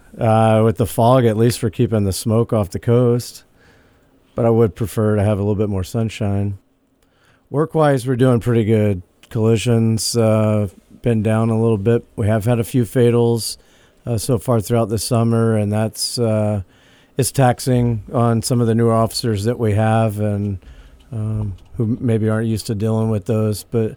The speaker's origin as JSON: {"language": "English", "region": "Louisiana", "country": "United States", "tie": "born or raised there", "said": "No, I was just thinking I grew up in Louisiana in the swamp."}